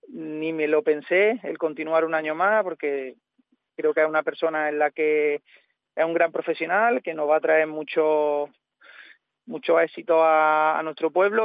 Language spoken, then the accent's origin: Spanish; Puente Genil, Andalusia, Spain; continuar un año más aquí en Puente Genil, en mi pueblo